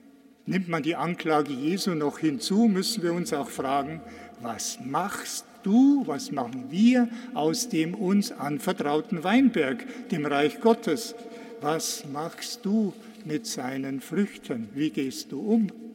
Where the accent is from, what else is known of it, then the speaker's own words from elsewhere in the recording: Benediktbeuern, Bavaria, Germany; In Bennigbeuern und Umgebung meiner Heimat